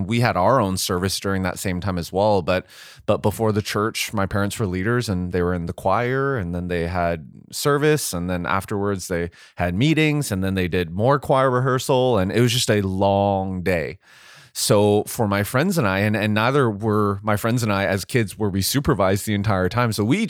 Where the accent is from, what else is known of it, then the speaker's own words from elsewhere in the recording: Vancouver, British Columbia, Canada; growing up in Vancouver, it wasn't Kenya in any means, but in an immigrant church